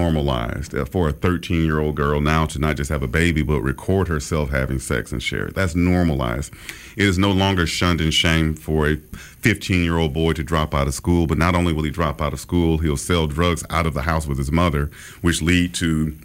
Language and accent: English; Hillsdale, United States; I grew up in Hillsdale.